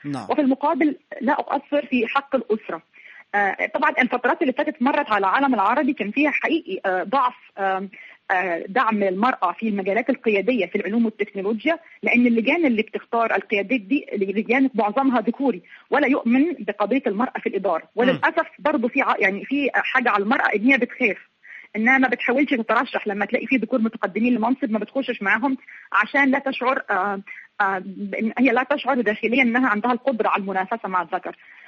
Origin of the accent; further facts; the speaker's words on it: Egypt; دي عندنا في مصر استراتيجية لتمكين المرأة